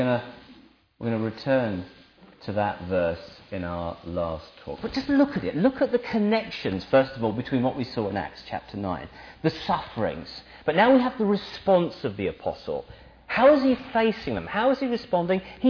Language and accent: English; United Kingdom; We're British, and that means that we're, I guess, a bit shy.